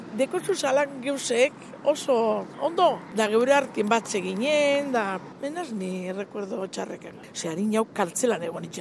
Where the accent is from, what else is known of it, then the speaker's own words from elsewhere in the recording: Bilbao, Basque Country, Spain; Ni Bilbotarra naz … eta zazpikalietan jaio da zazpikalietan bizi izen naz beti.